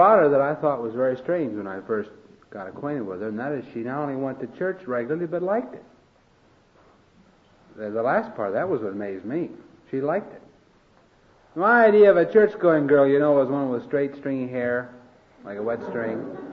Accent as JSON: {"language": "English", "region": "Iowa", "country": "United States", "tie": "born or raised there", "said": "I grew up out in Iowa, the corn state. You can probably tell I'm corn-fed. Grew up on a farm out there."}